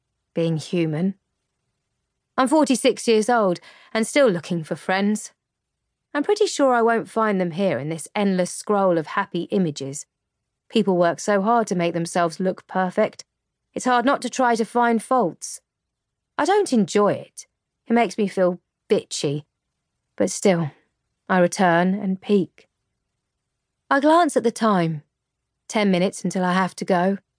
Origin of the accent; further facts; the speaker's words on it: London, United Kingdom; now in Bath, United Kingdom; whereas I'm originally from the East End, London. I've been living here for 20 years